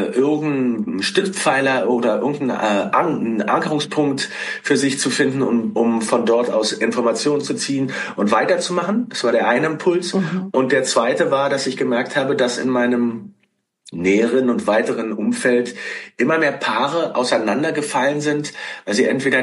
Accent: East Germany, Germany; Also ich bin in der DDR aufgewachsen und meine beiden Eltern mussten mit Repressalien des Staats zurechtkommen.

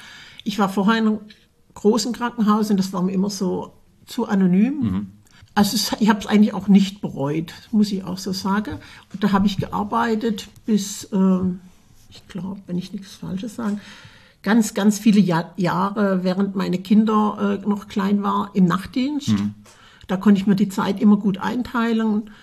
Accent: Krautheim, Baden-Württemberg, Germany; Ich bin in Krautheim zur Schule gegangen.

